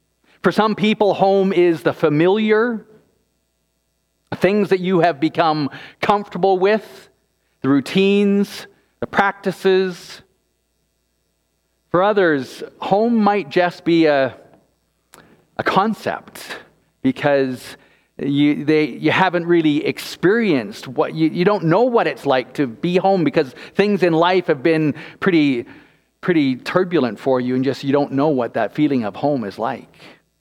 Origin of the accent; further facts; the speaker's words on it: Canada; I had moved back home to Canada. But even though I was back in my home country